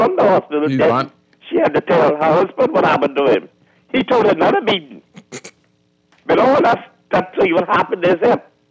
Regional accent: Chippendale, New Providence, Bahamas; I live in New Providence. I grew up in Chippendale. May the 4th, 1951.

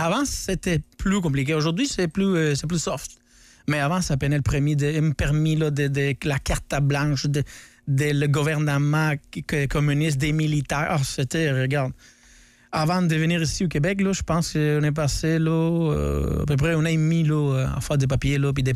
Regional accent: Cuba; moved away as an adult; J'ai quitté Cuba en 2014. À peu près 30 ans, là, 30-31 ans, là, j'ai vécu là-bas.

